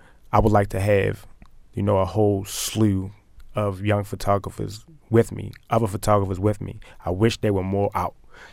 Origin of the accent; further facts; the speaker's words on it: Baltimore, Maryland, United States; You know, I'm from Baltimore, so I knew what was going to happen